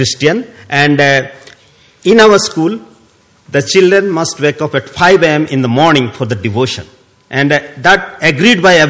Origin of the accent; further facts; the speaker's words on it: Odisha, India; Actually, I'm from the southeastern state of Orissa, and I born and brought up in Orissa, and I have blessed with my wife and two daughters, 14 and 11, and currently we are working in Orissa and Andhra Pradesh